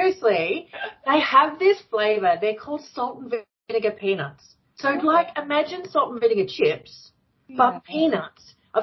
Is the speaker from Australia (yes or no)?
yes; Kingaroy, Queensland, Australia; I was born in Brisbane and then grew up in Kingaroy. And Kingaroy is very well known in Queensland because it's a tiny town of only, like, when I was living there, 5,000 people.